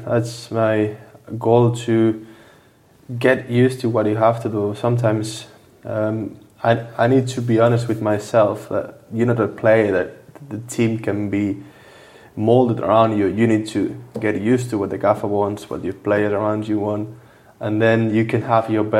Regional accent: Barcelona, Catalonia, Spain; I grew up in Barcelona, where you used to have loads of ball possession.

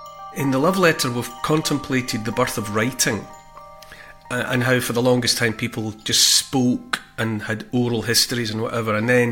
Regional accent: Dumfries, Scotland, United Kingdom; When I grew up in Dumfries, and there was a camera obscura in Dumfries

